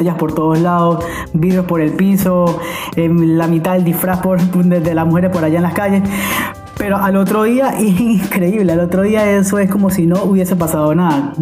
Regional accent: Venezuela; now in Germany; creo que es una de las sensaciones que nunca había tenido en mi país de origen, ¿no? En Venezuela, nunca tuve esa seguridad

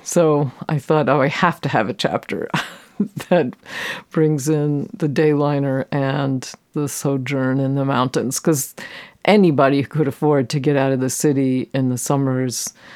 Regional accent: Poughkeepsie, New York, United States; And when I was a kid growing up in Poughkeepsie, my parents had moved north from the city

